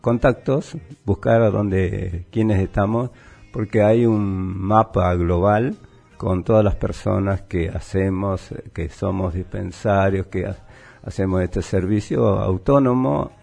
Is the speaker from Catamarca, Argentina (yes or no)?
yes; Belén, Catamarca, Argentina; born there; now in Mar del Plata, Argentina; Vivo en Mar del Plata, yo nací en Catamarca, en Belén